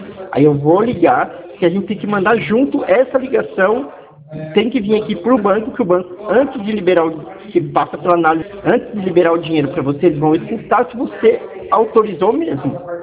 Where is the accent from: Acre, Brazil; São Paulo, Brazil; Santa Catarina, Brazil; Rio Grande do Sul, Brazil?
São Paulo, Brazil; Mogi Mirim; eu sou da cidade de Mogi Mirim, Mogi Mirim, Mogi Guaçu.